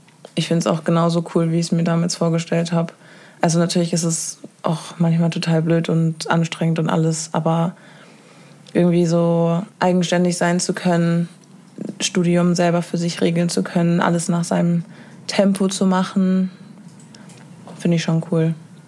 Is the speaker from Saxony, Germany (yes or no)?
no; Hamburg, Germany; now in Bremen, Germany; Und ich komme ja auch eigentlich aus Hamburg und bin dann nach Bremen gezogen.